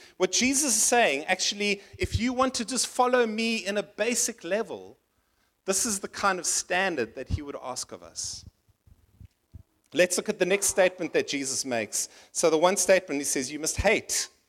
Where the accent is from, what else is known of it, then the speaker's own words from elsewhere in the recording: Port Elizabeth, Eastern Cape, South Africa; And because we were in Cape Town, I grew up in Port Elizabeth.